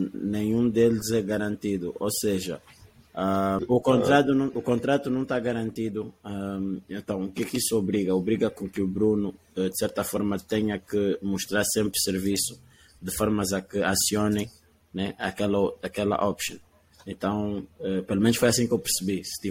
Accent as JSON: {"language": "Portuguese", "country": "Angola", "said": "Mas como angolano e como adepto de basquete"}